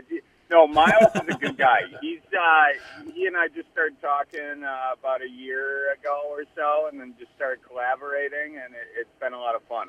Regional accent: Wisconsin, United States; Well, I'm from Wisconsin, obviously, yeah.

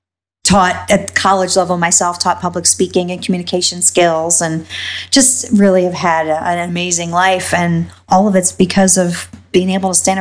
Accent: Illinois, United States; growing up in the Chicago suburbs was idyllic. I mean, I couldn't ask for a better childhood.

